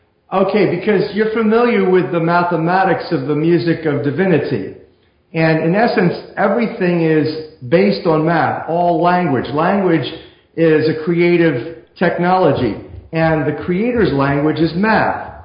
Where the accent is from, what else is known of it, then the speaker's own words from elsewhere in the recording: Philadelphia, Pennsylvania, United States; I'm a Messianic Jew, and you know what? So is Sherry. And what's interesting is we're both from Philadelphia.